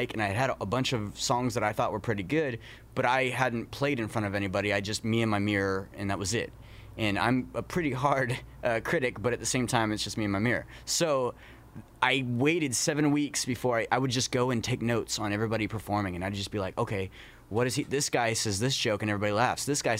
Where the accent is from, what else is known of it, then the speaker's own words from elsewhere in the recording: San Jose, California, United States; also born or lived in Maine; I was born in San Jose and then moved immediately to Maine.